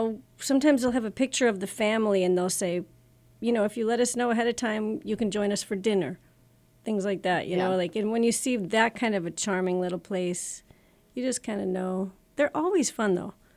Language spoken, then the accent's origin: English; Chicago, Illinois, United States; And that's perfect. I'm from Chicago, so I can see people.